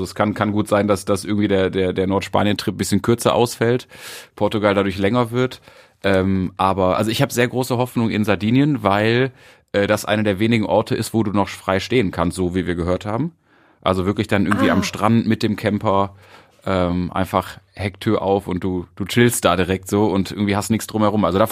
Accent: Mülheim, North Rhine-Westphalia, Germany; Ich komme aus Mülheim, bin hier geboren, irgendwie meine wilde Zeit hier verlebt

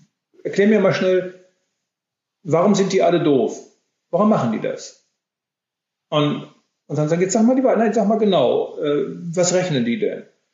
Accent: Switzerland; Bei uns in der Schweiz wird gewählt bald.

